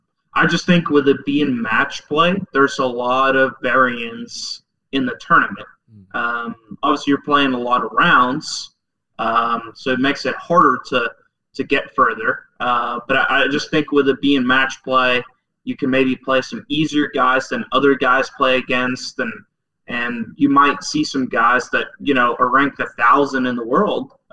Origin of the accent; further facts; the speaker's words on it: Norway; English is a second language; Because I'm an only child, and I grew up in Norway, and especially in the winter, like you don't see a lot of people.